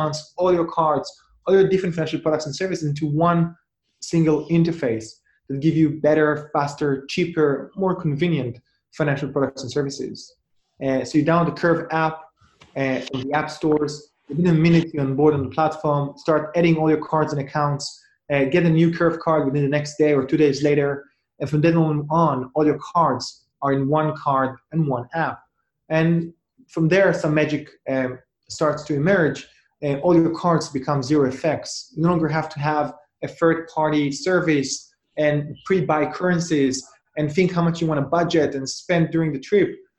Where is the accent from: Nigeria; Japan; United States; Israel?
Israel; English is a second language; moved away as an adult; now in United Kingdom; Originally, I'm from Israel. That's the origins of my great accent. I came to the UK about 6+ years ago